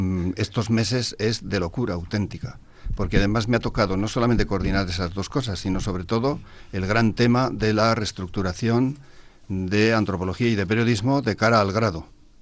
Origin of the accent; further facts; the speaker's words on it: Basque Country, Spain; Yo soy de Álava, yo estudiaba en Vitoria